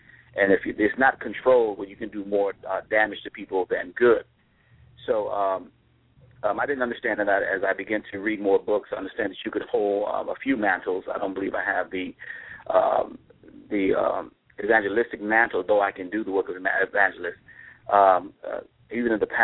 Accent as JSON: {"language": "English", "town": "Detroit", "region": "Michigan", "country": "United States", "said": "I'm a warm weather child, so I love warm weather. I'm from Detroit, Michigan."}